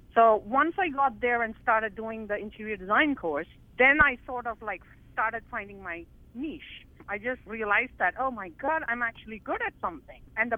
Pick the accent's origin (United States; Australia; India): India; I was born and raised in India.